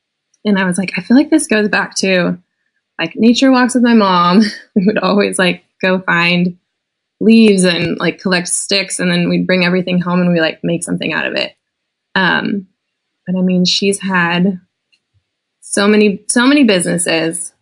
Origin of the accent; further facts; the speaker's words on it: Lubbock, Texas, United States; Yeah, so I grew up in Lubbock, Texas